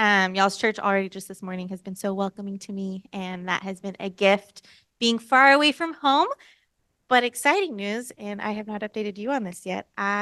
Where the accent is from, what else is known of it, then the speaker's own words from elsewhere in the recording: Texas, United States; I grew up in Texas, lived in Portland for about 6 months church planting in 2017, moved back to Texas